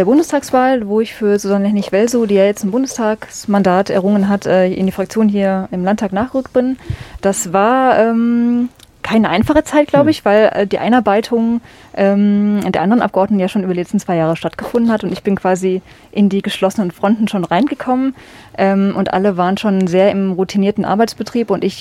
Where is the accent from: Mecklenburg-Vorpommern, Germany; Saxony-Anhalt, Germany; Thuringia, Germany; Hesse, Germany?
Thuringia, Germany; Eisenach; Also ich komme eigentlich aus der Nähe von Eisenach, habe in Eisenach mein Abitur abgelegt